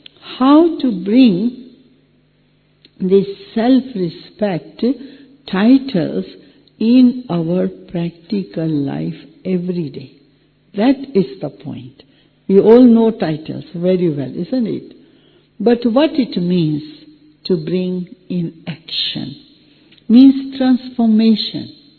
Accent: Delhi, India; English is a second language; when I was a very young child in Delhi. I come from Delhi

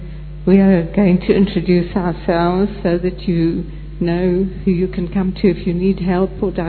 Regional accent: Zimbabwe; also born or lived in South Africa; I'm from Zimbabwe and South Africa, Southern Africa.

